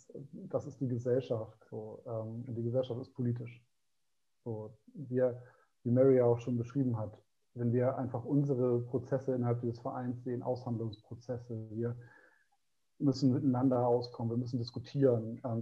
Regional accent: Ahrensburg, Schleswig-Holstein, Germany; Wir kommen aus Ahrensburg und wir kennen halt auch die Zustände, die ja teilweise in Stormann geherrscht haben

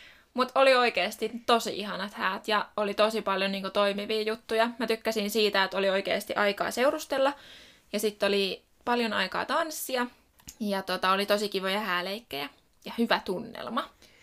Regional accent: Pori, Satakunta, Finland; now in Tampere, Finland; Porissa me järjestetään siksi, että me ollaan täältä kotoisin ja meidän perheet ja sukulaiset ja moni ystävä asuu täällä

